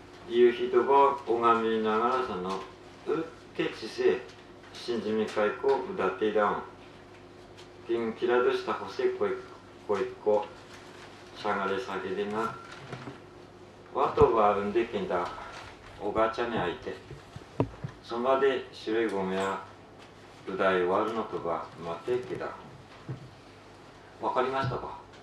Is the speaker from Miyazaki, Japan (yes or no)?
no; Aomori, Japan; accent: Tsugaru dialect; で、弘前は津軽の本場なので、僕の津軽弁が本当に津軽弁なのかが試される時だというので読みます。